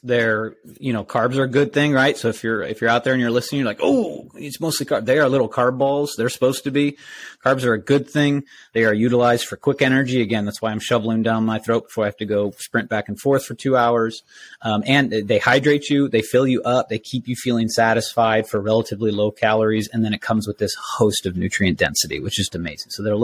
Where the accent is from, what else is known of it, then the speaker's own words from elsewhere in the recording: Illinois, United States; He and I grew up in Illinois picking blueberries.